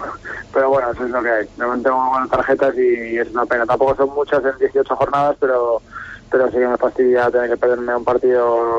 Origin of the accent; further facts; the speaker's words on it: A Coruña, Galicia, Spain; yo que soy uno más de la Coruña